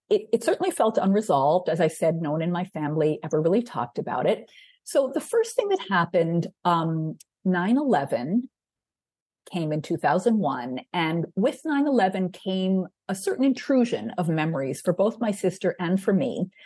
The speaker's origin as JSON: {"language": "English", "region": "New York", "country": "United States", "said": "learning of 9/11 and experiencing 9/11 as a New Yorker did bring back some memories."}